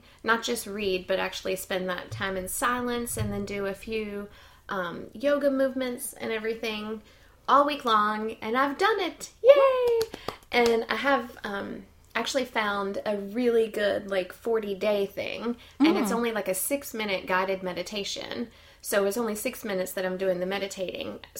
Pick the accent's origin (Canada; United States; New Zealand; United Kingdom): United States; I'm an American and I can't watch it.